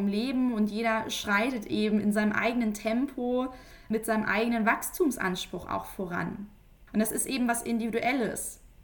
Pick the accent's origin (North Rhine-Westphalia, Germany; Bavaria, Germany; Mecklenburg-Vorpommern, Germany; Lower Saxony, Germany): Lower Saxony, Germany; Hanover; born there; Denn auch gerade so als gebürtige Hannoveranerin, Hannover, für all diejenigen, die es nicht kennen, ist eine sehr, sehr bodenständige Stadt, eine sehr unauffällige Stadt